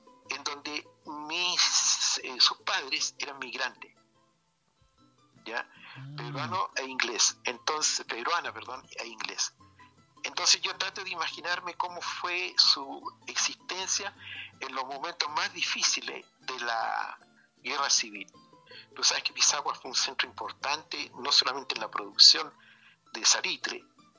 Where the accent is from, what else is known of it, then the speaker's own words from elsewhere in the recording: Iquique, Tarapacá, Chile; sí, ok, somos chilenos, somos tarapacaños, somos iquiqueños